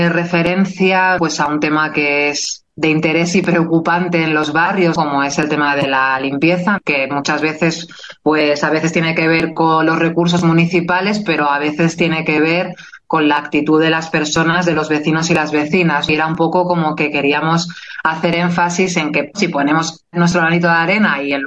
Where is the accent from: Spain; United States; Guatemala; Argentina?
Spain; Barcelona, Catalonia; moved away as an adult; now in Madrid, Spain; hace 9 años que vivo en Madrid, yo soy de Barcelona, y me trasladé aquí justamente como para estudiar.